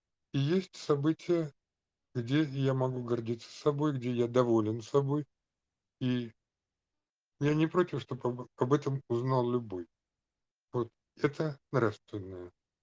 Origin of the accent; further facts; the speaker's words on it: Moscow, Russia; Ну, я коренной москвич